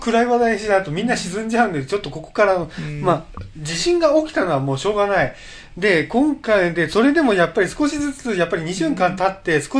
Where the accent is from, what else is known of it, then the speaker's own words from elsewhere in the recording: Isogo, Kanagawa, Japan; 私の地元の磯子には近くに、あ、はい、あの石油の JX 日光2隻の、あの石油コンビナートがあって